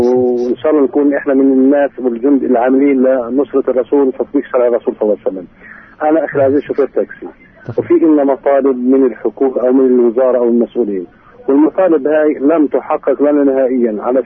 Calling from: Al-Bireh, West Bank, Palestine; أنا بقول أنا بحكي معك من مدينة البيرة

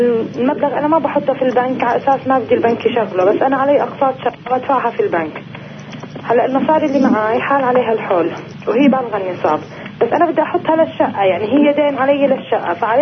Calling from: Nablus, West Bank, Palestine; من نابلس.

